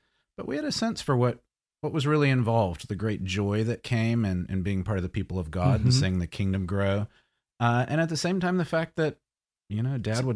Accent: Mississippi, United States; I was born in Mississippi and born and raised in a great Christian home.

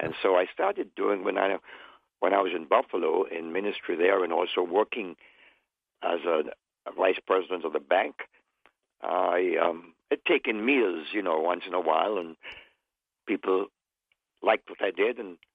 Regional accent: Kingston, Jamaica; moved away as an adult; Well, I was born in Kingston, Jamaica, and I lived there until I was 20. And I went away to Bible College in Toronto and Chicago, went back home to Jamaica

